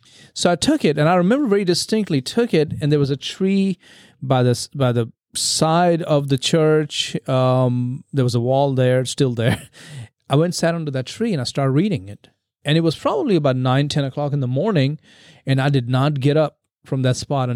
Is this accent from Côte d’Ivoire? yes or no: no; India; growing up in India, the roads are dusty.